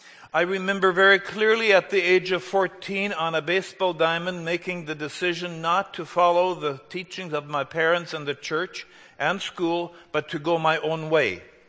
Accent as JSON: {"language": "English", "town": "Kleefeld", "region": "Manitoba", "country": "Canada", "tie": "born or raised there", "said": "and I was raised in the EMC. I grew up in Cleefeld, close to Steinbeck."}